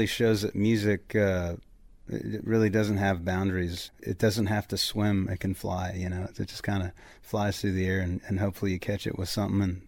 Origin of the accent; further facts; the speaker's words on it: Texas, United States; You know, I grew up in Texas and started touring the U.S., and it was like, there's more farms in New York State than there are everywhere.